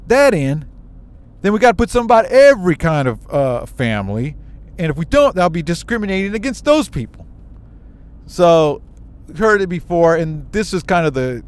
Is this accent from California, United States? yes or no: yes; Castro Valley, California, United States; my hometown, born and raised in Castro Valley.